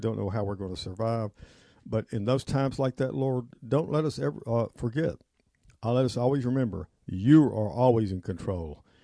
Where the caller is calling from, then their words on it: Tennessee, United States; Well, howdy, y'all. I'm coming here from Tennessee.